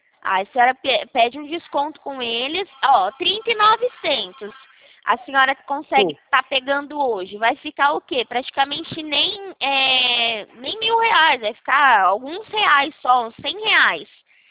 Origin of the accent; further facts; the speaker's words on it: Limeira, São Paulo, Brazil; Aqui de Limeira, São Paulo.